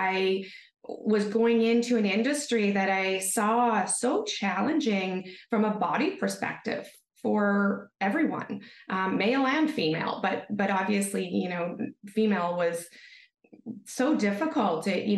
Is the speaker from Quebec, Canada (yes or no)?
no; British Columbia, Canada; now in Vancouver, Canada; I'm a fashion designer here in Vancouver, where I grew up on the Sunshine Coast of BC.